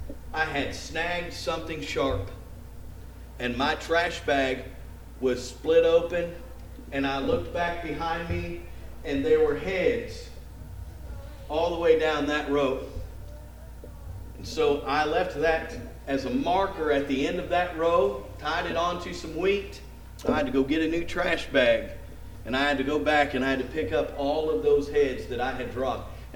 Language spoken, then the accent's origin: English; Kansas, United States; I've told you this before, growing up in Kansas on a wheat farm, you think about that wheat as it grows and it gets towards harvest.